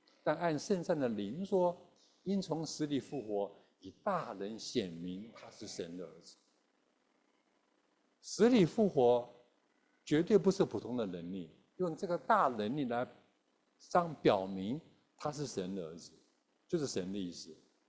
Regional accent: China; 但是我们中国人很聪明，中国人说什么？

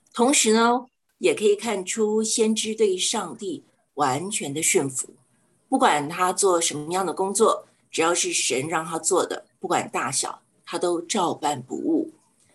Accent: China; 也就是敬业要群，我们中国人讲的。

